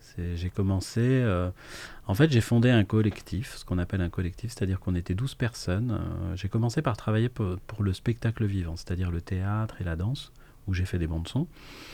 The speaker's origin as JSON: {"language": "French", "town": "Garges-lès-Gonesse", "region": "Île-de-France", "country": "France", "tie": "born or raised there", "also_born_or_lived": "Paris", "said": "à partir de quand j'ai eu 3 ans, on a déménagé en banlieue nord de Paris, à Garges-lès-Gonesse, juste à côté de Sarcelles, à 10 km de Paris. Et j'ai passé de 3 ans à 22 ans à peu près à Garges-lès-Gonesse."}